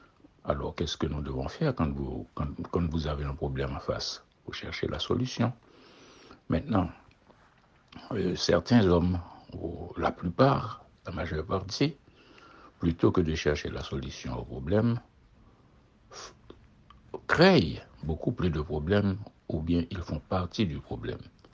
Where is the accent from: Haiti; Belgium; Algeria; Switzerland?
Haiti; surtout que chez nous en Haïti, nous avons les mêmes pratiques qui sortent des ténèbres pour entrer dans le plein jour aussi